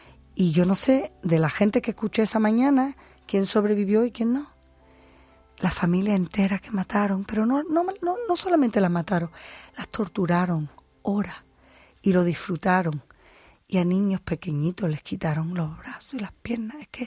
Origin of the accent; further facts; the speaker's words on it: Gibraltar; Yo soy de Gibraltar. Me crié en Gibraltar y de ahí vengo y por eso hablo español.